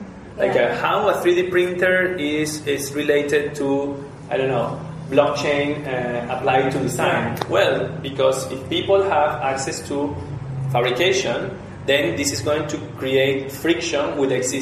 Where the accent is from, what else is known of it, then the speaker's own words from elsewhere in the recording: Venezuela; I'm from Venezuela, I'm half Spanish, half Venezuelan.